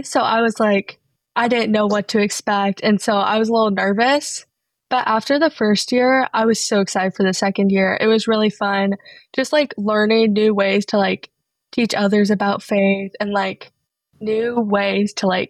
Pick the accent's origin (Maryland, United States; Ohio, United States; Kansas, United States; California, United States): Ohio, United States; Columbus; I'm from Ohio, the Columbus area.